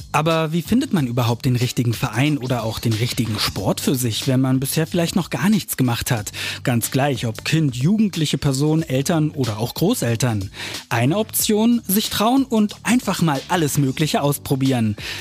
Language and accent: German; Brandenburg, Germany; ich komme ursprünglich auch aus dem Westhavelland in Brandenburg und da hat man halt einfach im Sportverein im eigenen Ort angefangen.